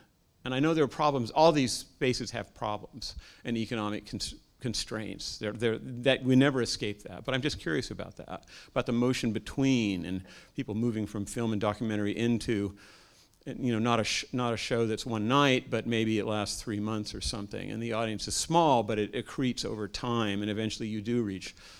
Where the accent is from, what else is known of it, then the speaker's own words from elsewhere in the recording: Santa Cruz, California, United States; I'm from Santa Cruz too.